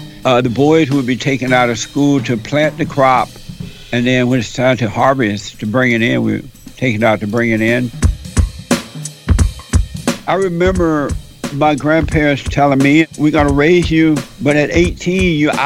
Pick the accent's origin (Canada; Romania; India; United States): United States; Montgomery, Alabama; I grew up in Alabama on a plantation right outside of Montgomery, Alabama. And my parents and their parents and their parents and their parents worked the plantation.